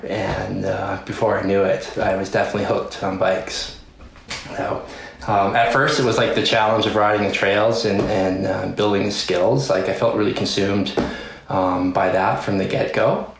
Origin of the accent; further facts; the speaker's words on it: Newfoundland and Labrador, Canada; moved away; also born or lived in Alberta; So I grew up in Newfoundland, where the mountain biking scene was very late to blossom.